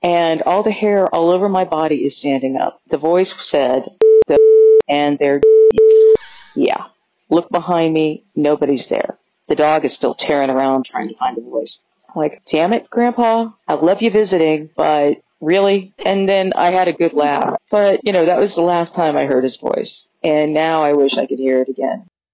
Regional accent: Kansas, United States; I'm from Kansas.

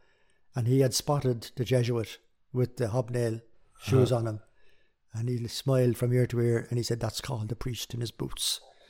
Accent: Dublin, Leinster, Ireland; Because I came from Dublin

